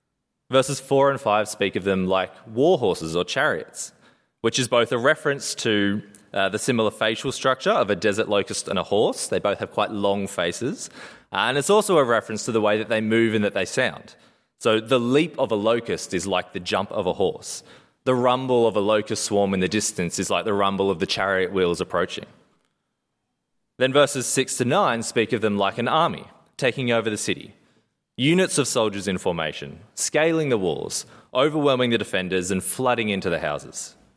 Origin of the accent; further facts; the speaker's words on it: New South Wales, Australia; I grew up on the Central Coast, and the house of my childhood was built on a small house that looked east over the sea.